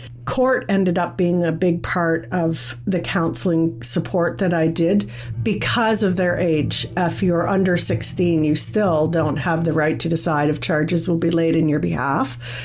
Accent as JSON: {"language": "English", "region": "Prince Edward Island", "country": "Canada", "moved": "yes", "lives_now": "Kingston, Canada", "said": "I'm originally from PEI."}